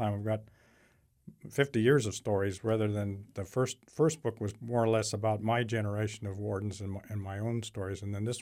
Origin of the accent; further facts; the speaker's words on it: San Diego, California, United States; also born or lived in Westminster; I grew up in San Diego, and then when he was hired by Fish and Game, we lived in Westminster down in near Long Beach.